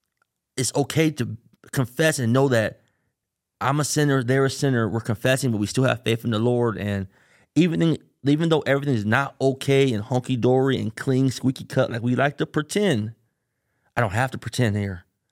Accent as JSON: {"language": "English", "town": "Richmond", "region": "California", "country": "United States", "tie": "born or raised there", "said": "so I grew up in Richmond, California, East Bay. It's majority Black and Hispanic."}